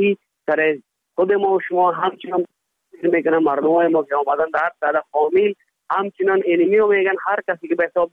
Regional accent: Afghanistan; now in India; ما خود یک ماجر آمدیم از افغانستان به طرف هند آمدیم

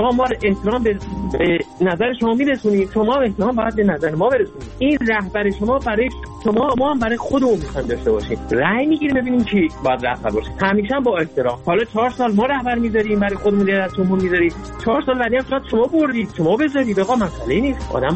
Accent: Iran; ما ایرانی هستیم مثل شما

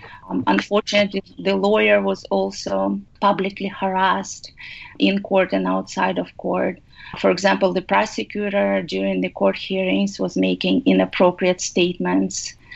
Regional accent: Kyrgyzstan; I remember growing up in Kyrgyzstan, March 8th, as you mentioned, was such a big holiday

